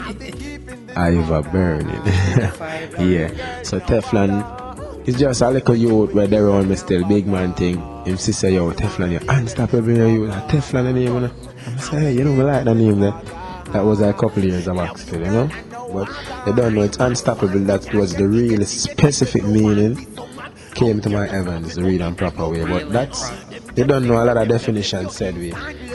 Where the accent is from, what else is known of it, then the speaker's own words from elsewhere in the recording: Saint Mary, Jamaica; Oh, growing up in St. Mary, no.